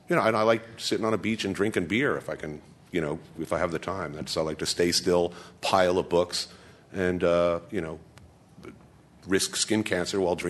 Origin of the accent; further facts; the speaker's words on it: New York, United States; What's my favorite city? I'm a New Yorker.